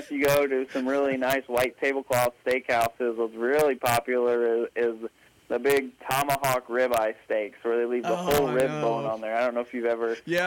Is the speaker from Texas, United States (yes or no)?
yes; Texas, United States; I'm originally from right outside of Houston, Texas.